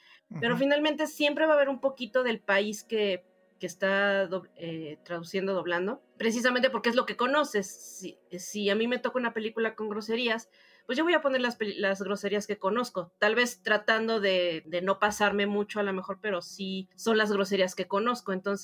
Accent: Mexico

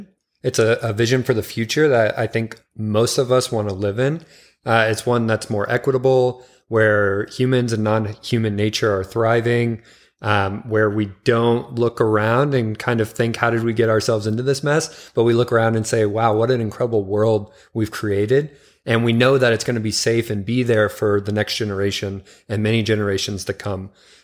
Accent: Louisville, Kentucky, United States; I grew up in Louisville, Kentucky.

